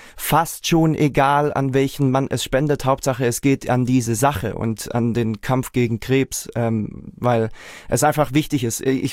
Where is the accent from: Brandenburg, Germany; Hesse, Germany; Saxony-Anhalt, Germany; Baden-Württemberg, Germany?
Baden-Württemberg, Germany; Reutlingen; ich komme aus Reutlingen, mein Bruder aus Tübingen.